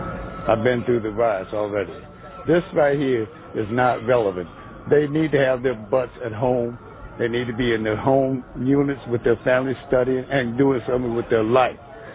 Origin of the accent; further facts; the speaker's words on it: Baltimore, Maryland, United States; I love my country. I love my charm city. And I'm an American.